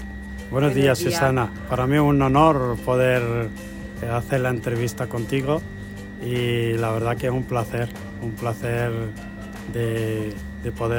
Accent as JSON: {"language": "Spanish", "country": "Morocco", "moved": "yes", "lives_now": "Badajoz, Spain", "said": "La verdad que llevo como 30 años en España, desde que llegué de Marruecos."}